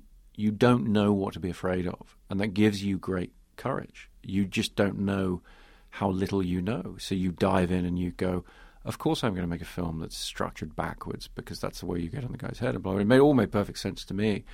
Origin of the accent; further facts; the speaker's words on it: England, United Kingdom; growing up in England